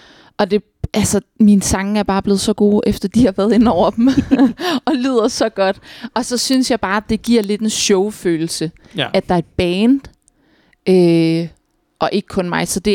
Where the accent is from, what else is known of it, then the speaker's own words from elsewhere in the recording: Slagelse, Zealand, Denmark; Jeg er fra Slagelse.